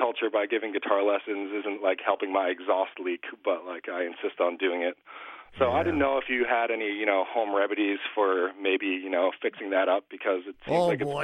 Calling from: Eliot, Maine, United States; I'm calling from Elliott, Maine.

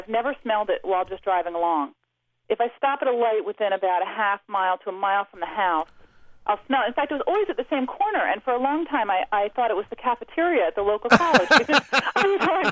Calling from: Rochester, New York, United States; I'm calling from Rochester, New York.

